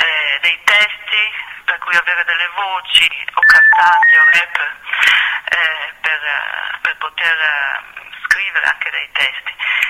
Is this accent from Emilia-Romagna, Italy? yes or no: no; Verona, Veneto, Italy; also born or lived in Milan; now in Lake Garda, Italy; Sono nata a Milano il 20 luglio 1955, però ho sempre abitato a Verona, dove abitavano da sempre i miei genitori. La mamma era milanese e da poco mi sono trasferita sul Lago di Garda